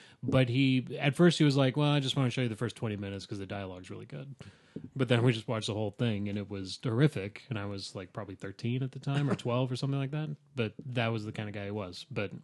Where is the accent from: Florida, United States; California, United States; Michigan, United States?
Florida, United States; Where at the house where I grew up in Florida.